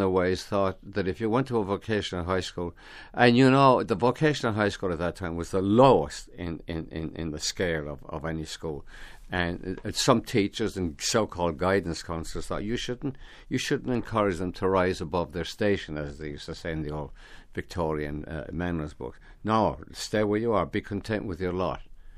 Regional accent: Ireland; And then, no, I'm Irish.

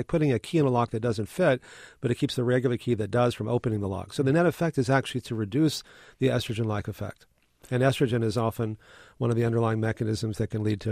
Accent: Texas, United States; Well, you know, I grew up in Texas, and I had so many allergies that I went to allergists

